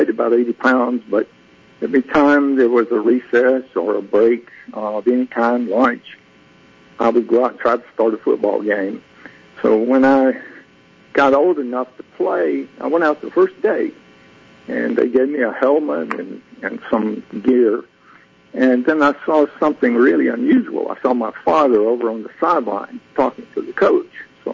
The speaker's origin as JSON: {"language": "English", "town": "Center", "region": "Alabama", "country": "United States", "tie": "born or raised there", "also_born_or_lived": "Gadsden", "said": "We went back to home in Center. I grew up in Center, Alabama, just a little town at the foot of the Blue Ridge Mountains."}